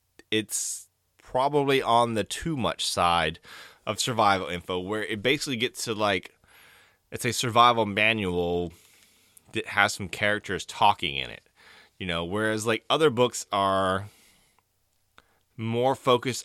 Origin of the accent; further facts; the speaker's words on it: Tennessee, United States; I am from Tennessee. I've lived my entire life born and raised in Tennessee. My Southern accent at least to my own ears, is not that good.